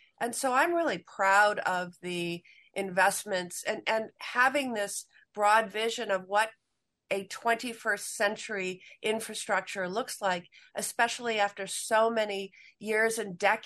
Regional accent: Madison, Wisconsin, United States; In my hometown of Madison, we have an extensive project underway right now relating to bus rapid transit.

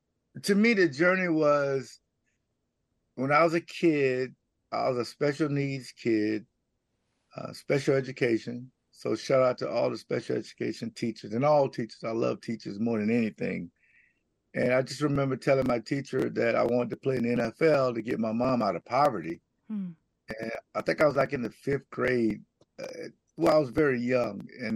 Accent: Jacksonville, Florida, United States; it was very cold because I'm from Jacksonville, Florida.

